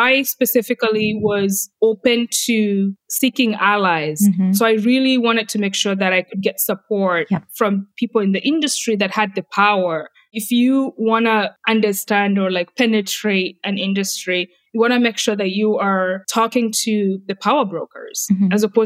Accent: Kenya; I'm coming from Kenya and our culture is very reserved, and especially for women, we're very reserved.

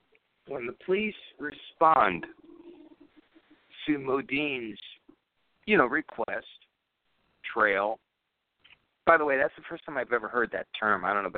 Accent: New York City, New York, United States; What do I know? You know, I'm from Brooklyn.

